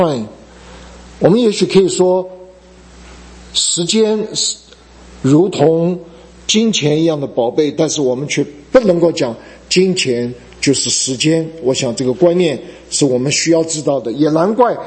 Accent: China; 但咱们中国人还比较聪明，有一点智慧。

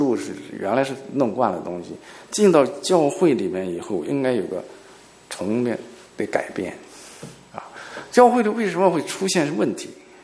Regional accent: China; 他就发现我是从大陆来的啊

